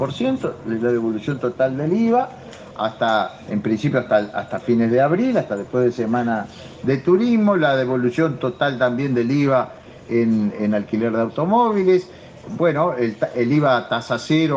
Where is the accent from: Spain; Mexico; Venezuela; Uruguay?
Uruguay; somos pocos los uruguayos